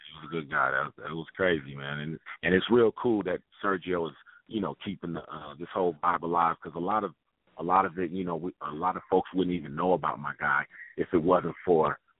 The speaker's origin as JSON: {"language": "English", "town": "San Pedro", "region": "California", "country": "United States", "said": "We from being from the inner city, that our era, we did everything. You know what I'm saying? I'm from San Pedro, so I can surf."}